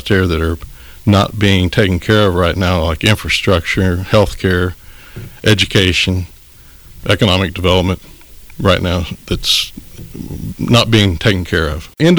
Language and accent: English; Marshland, Missouri, United States; I'm born and raised in Marshland, Missouri, and graduated Marshland in 1972. I was involved with 4-H for 10 years in Linn County